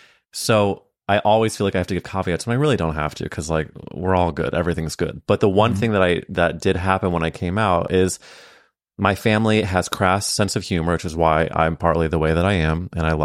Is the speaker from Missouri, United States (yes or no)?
yes; St. Louis, Missouri, United States; It's weird because we grew up in St. Louis at different times